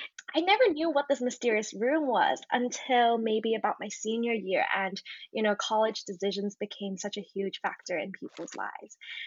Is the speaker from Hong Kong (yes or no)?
yes; Hong Kong; also born or lived in America; I'm currently in Hong Kong and I was born and raised in Hong Kong. But my mom is actually originally from Australia and I studied in America.